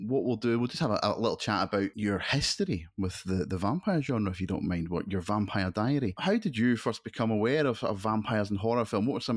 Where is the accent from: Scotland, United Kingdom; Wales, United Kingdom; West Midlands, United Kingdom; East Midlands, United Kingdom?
Scotland, United Kingdom; Glasgow; the fact that I'm from Glasgow and, you know, we don't get a lot of sun